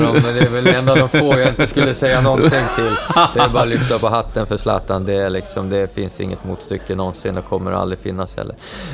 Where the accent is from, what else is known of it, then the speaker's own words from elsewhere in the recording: Tavelsjö, Västerbotten County, Sweden; nu ska jag hem och köra igång försäsongen hemma i Taversjö